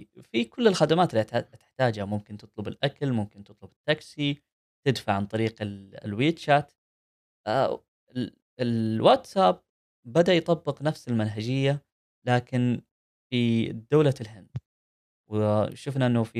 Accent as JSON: {"language": "Arabic", "country": "Saudi Arabia", "said": "من اوائل الشركات عندنا في السعوديه"}